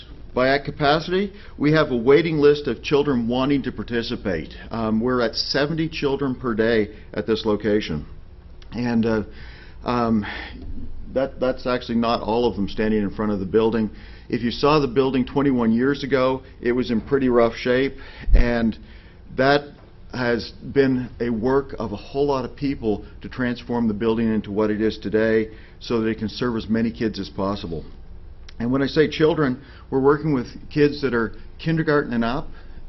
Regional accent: New Brunswick, Canada; now in Nashville, United States; Because you'll be curious because of my accent as I talk, I'm not from Nashville originally. I'm actually from New Brunswick, Canada.

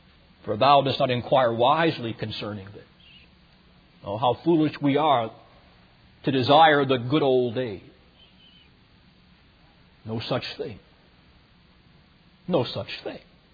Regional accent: Michigan, United States; born there; I'm from the North and I'm proud of it. But what did I... It was my being born in Michigan was not some meritorious gift that God gave to me.

